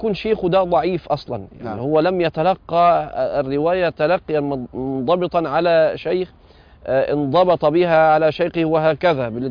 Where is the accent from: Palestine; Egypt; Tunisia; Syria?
Egypt; احنا عندنا في مصر